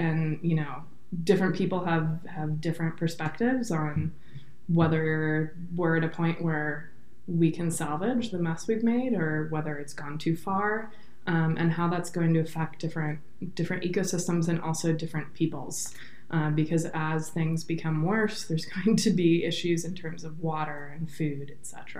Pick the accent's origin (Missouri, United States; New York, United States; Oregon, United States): Oregon, United States; also born or lived in Portland; Yeah, I grew up in Central Oregon and Portland. So I was born and raised in Oregon and lived in Central Oregon during a time of rapid development.